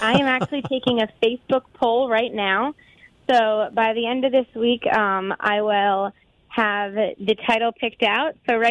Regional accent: South Salem, New York, United States; Yep, I grew up in South Salem.

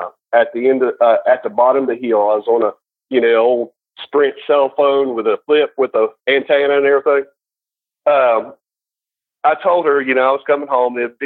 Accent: West Virginia, United States; moved away as an adult; I mean, I'm from West Virginia, the home of the, you know

